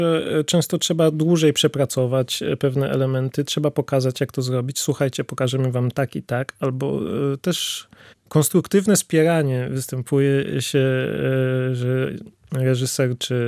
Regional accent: Bory Tucholskie, Poland; now in Tricity, Poland; bo pochodzę zupełnie z innego miejsca, z Borów Tucholskich

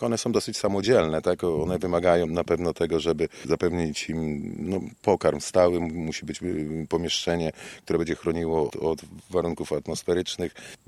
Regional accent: Miastko, Pomeranian Voivodeship, Poland; tutaj przywieźliśmy jeszcze z miastka, bo my pochodzimy z miastka

